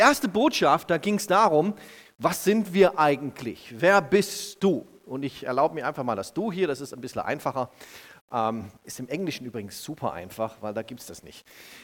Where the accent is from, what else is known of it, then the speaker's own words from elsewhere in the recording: Ditzingen, Baden-Württemberg, Germany; Ich komme aus der Nähe von Leonberg, aus Ditzingen, bin dort Pastor einer lokalen Ortsgemeinde.